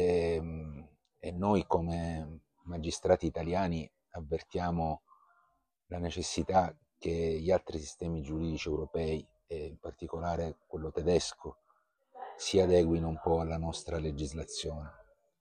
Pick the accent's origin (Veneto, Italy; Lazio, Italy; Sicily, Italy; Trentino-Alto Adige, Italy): Sicily, Italy; Palermo; Da noi in Sicilia. Io sono siciliano, sono palermitano.